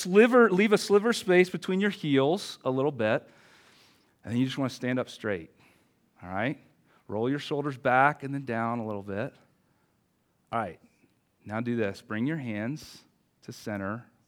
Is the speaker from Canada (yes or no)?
no; the South, United States; I grew up in the South, in like conservative family and conservative culture.